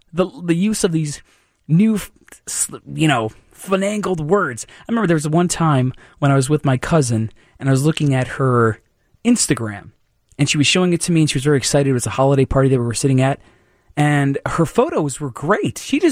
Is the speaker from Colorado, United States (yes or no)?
no; McHenry, Illinois, United States; now in Chicago, United States; needs to walk down Michigan Avenue every single day to get to work here in Chicago, and when I was growing up in McHenry